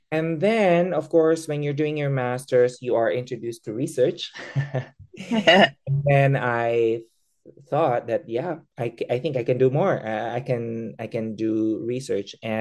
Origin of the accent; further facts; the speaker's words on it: Philippines; moved away as an adult; now in Switzerland; I am a Filipino occupational therapist. So I studied, trained, and worked there as an OT before moving here to Switzerland.